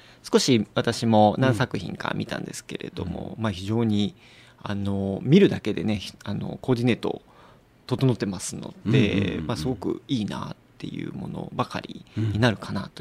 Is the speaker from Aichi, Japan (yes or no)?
yes; Seto, Aichi, Japan; やっぱり私も瀬戸出身なんですけど